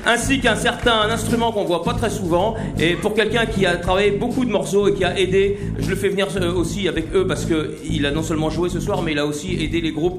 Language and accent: French; Paris, Île-de-France, France; now in Cherbourg, France; À l'origine, je suis un Parisien repenti. Hein. J'ai quitté Paris pour Cherbourg parce que Cherbourg, c'est évidemment bien mieux.